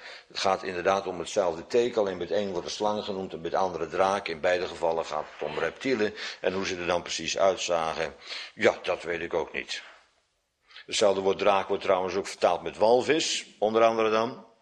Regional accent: Netherlands; Ja, één daarvan is de Oude Rijn, daar ben ik geboren en getogen aan de Oude Rijn.

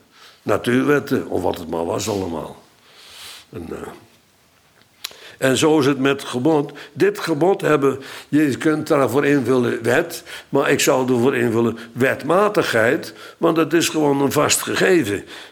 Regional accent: Netherlands; Wij zijn Nederlanders. En wij denken bij gebod aan verplichte opgelegde wetten.

